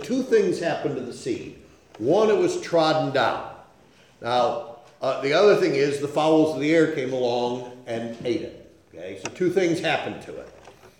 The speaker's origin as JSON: {"language": "English", "town": "Salamanca", "region": "New York", "country": "United States", "tie": "born there", "said": "My father sired me somewhere in Little Valley, New York, and I was born in Salamaica"}